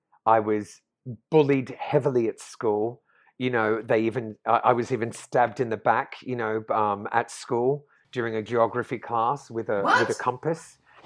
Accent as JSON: {"language": "English", "country": "Australia", "tie": "born or raised there", "said": "when I was younger, you know, growing up in Australia in the 80s, I wanted to dance"}